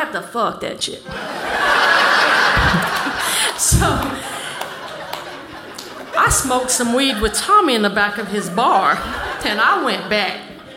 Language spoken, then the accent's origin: English; New Orleans, Louisiana, United States; I grew up in New Orleans. I'm 8 years old. I'm walking down Bourbon Street to go to my mom's club that she ran